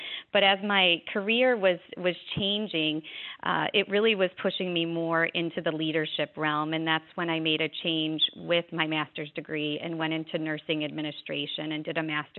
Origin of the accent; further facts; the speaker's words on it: Chicago, Illinois, United States; also born or lived in South Florida; So I grew up in Illinois, in Chicago, in fact.